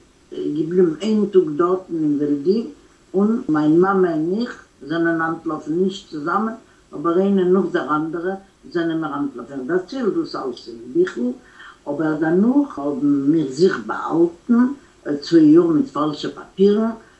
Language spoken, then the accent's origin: German; Malaryta, Brest Region, Belarus; German is a second language; also born or lived in Gdańsk, Poland; Geboren bin ich da in Danzig. Aber gelebt habe ich in Malorita. Das ist eine Stadt, nicht weit von Brisk. Brest-Litovsk, Brisk. Meine Eltern sind in Brisk. Es ist von Itzelus, Belarus. Das ist Weißrussland, ja.